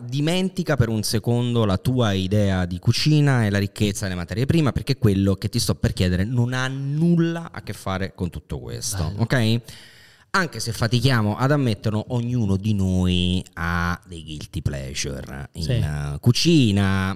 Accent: Naples, Campania, Italy; Ma se lo dici a me, che sono napoletano, capito?

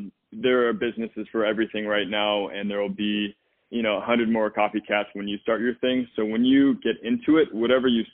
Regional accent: Midwest, United States; Well, it's really interesting because I'm from the Midwest.

